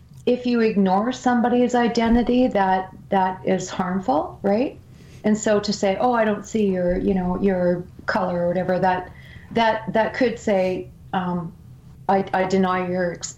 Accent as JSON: {"language": "English", "country": "Canada", "said": "my little PC upbringing as a Canadian"}